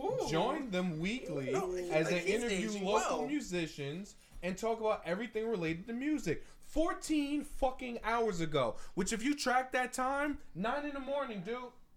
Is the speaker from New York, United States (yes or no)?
yes; Bronx, New York, United States; I'm from the South Bronx.